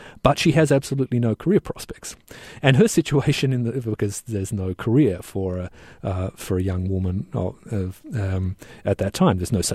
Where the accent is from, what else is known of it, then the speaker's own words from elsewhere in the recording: Australia; one growing up in Australia, one is very aware of, made very aware of.